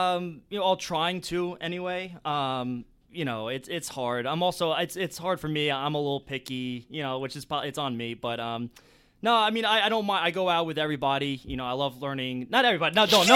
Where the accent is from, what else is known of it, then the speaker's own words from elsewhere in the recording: New York, United States; You know, I'm from Long Island, so we don't really get a lot of people from New Zealand or Australia.